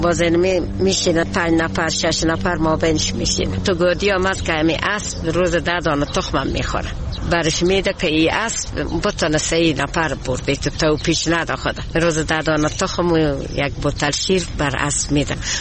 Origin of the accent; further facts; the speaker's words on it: Herat, Afghanistan; ما از هرات هستیم،